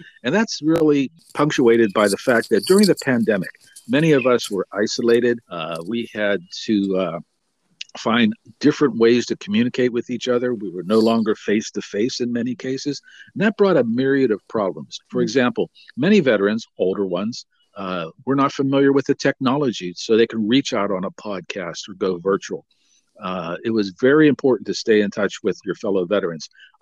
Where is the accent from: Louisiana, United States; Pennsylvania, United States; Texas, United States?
Pennsylvania, United States; McKeesport; I grew up in the McKeesport area, about 20 miles south of Pittsburgh.